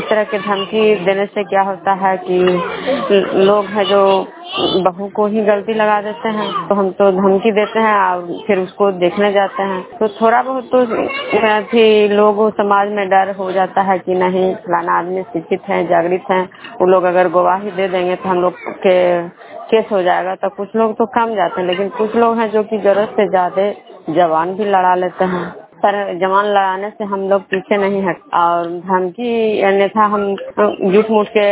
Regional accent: Vishnupur, Bihar, India; मैं विष्णुपुर ग्राम खजरा पंचायत नालंदा जिला नवनसा प्रखंड की निवासी हूँ।

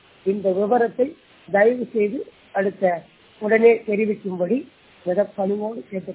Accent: Tamil Nadu, India; நான் விழுப்புரம் மாவட்டத்தைச் சேர்ந்தவன்.

